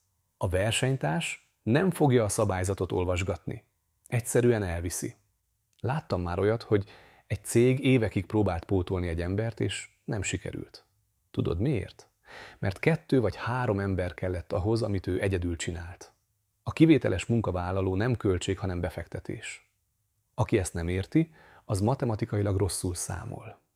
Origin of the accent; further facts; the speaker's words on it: Hungary; Tudom, magyarok vagyunk, és nálunk a szeretetet inkább pörköltel és aggódással fejezzük ki, mint szavakkal.